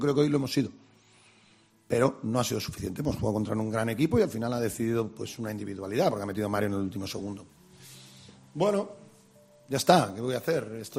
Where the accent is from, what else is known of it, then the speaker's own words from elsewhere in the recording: Vitoria, Basque Country, Spain; yo soy un chaval de Vitoria que empezó jugando en el Baskonia